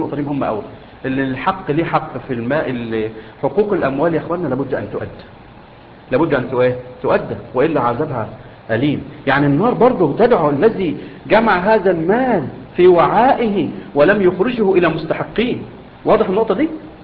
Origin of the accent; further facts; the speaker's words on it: Egypt; حتى احنا عندنا في مصر يقول لك ايه ده حاطط تحت البلاطه